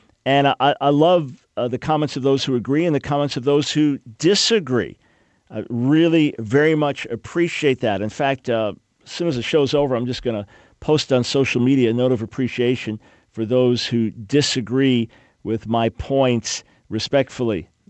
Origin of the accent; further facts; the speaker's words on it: United States; But I'm an American, so I'm still going to have a certain perspective.